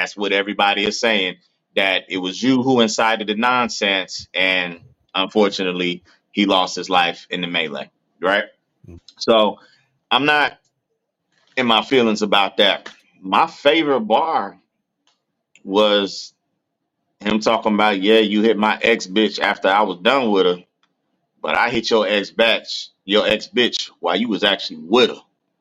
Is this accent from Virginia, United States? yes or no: yes; Petersburg, Virginia, United States; born there; I'm from Petersburg, Virginia. That's where I was born. In Petersburg Hospital, 1984. Okay. Therefore, all things Virginia.